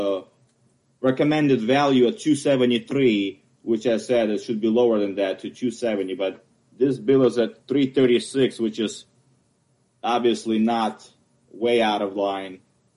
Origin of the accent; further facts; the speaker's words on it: Ukraine; English is a second language; Sorry, English is my third language. I'm from Ukraine.